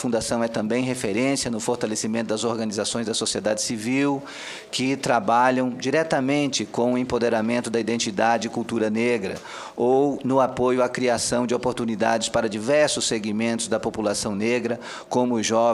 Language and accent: Portuguese; Acre, Brazil; eu sou da região norte do estado do Acre